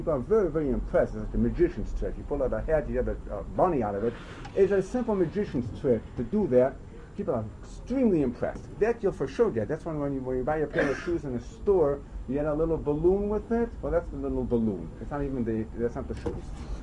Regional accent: Chicago, Illinois, United States; I was brought up in Chicago, and then I used to know how to talk, at least the way street language, what they say.

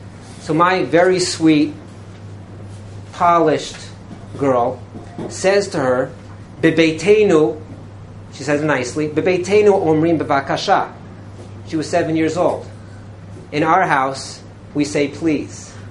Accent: Los Angeles, California, United States; I'll give you another example. Growing up in Los Angeles, anyone from Los Angeles here?

